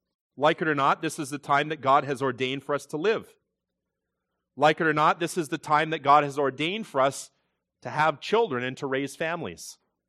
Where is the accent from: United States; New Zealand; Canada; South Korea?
Canada; born there; I'm glad that God ordained that I was born in Canada